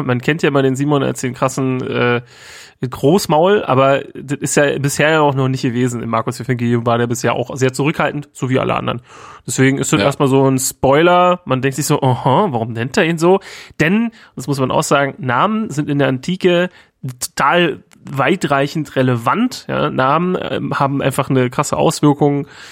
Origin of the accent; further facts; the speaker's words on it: East Germany, Germany; ich bin ja Ossi